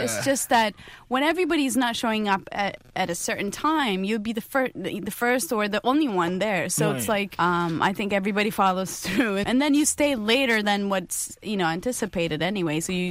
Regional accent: Eritrea; now in United States; Weddings especially, I'm originally from Eritrea.

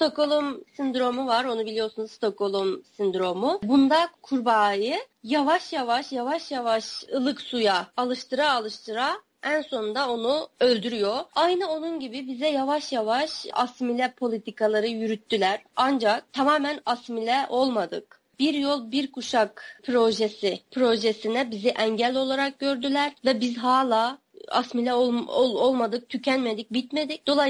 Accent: Onsu, Xinjiang, China; Onsu gibi, yani benim memleketim Onsu gibi 64 nahiye vardır Doğu Türkistan'da.

